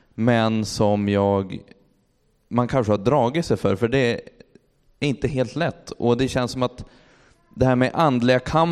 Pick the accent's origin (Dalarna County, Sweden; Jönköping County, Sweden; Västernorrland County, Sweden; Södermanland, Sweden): Västernorrland County, Sweden; Örnsköldsvik; när jag växte upp i Örnsköldsvik